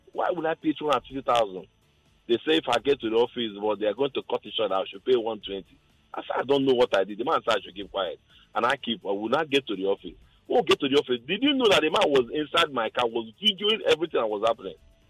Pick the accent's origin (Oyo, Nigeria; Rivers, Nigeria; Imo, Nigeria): Imo, Nigeria; talk about what is happening in Imo State because I'm from Imo State.